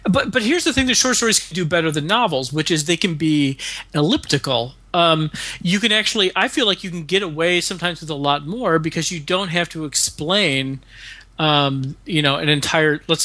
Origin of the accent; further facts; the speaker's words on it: Chicago, Illinois, United States; because I was raised in Chicago by Southerners, which is like being raised by wolves out there in the city.